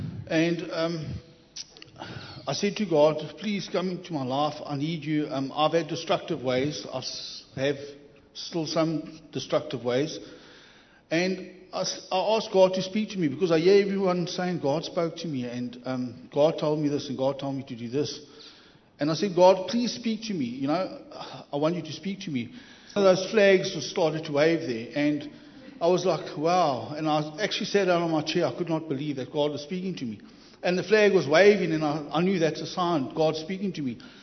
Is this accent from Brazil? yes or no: no; East London, London, United Kingdom; Well, I've been born and bred in East London all my life.